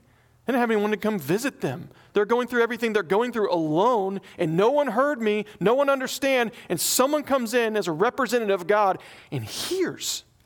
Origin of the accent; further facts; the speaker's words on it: the South, United States; but I grew up in the South, Bible Belt.